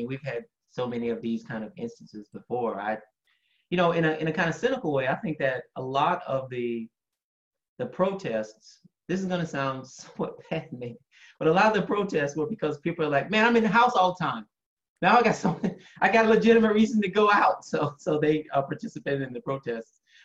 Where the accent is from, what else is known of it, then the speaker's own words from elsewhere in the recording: South Carolina, United States; I think in that video, I mentioned, so I'm from South Carolina